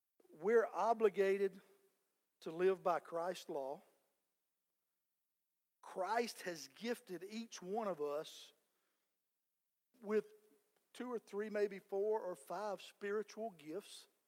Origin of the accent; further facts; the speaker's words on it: Georgia, United States; I'm from Southwest Georgia.